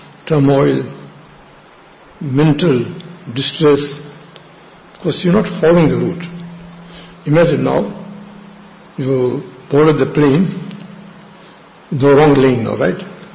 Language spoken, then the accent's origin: English; India; When I came from India, a nice goat was about 50 rands.